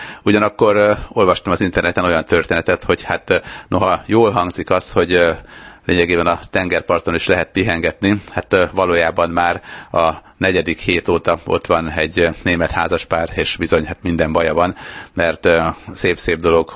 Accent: Sopron, Győr-Moson-Sopron, Hungary; Korábban mi Sopronba laktunk, én soproni vagyok, ott is születtem

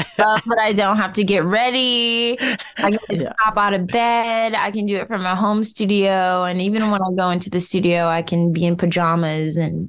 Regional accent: Detroit, Michigan, United States; I'm from Detroit, Michigan, but my mom put me in a bunch of singing competitions when I was younger because I love to sing.

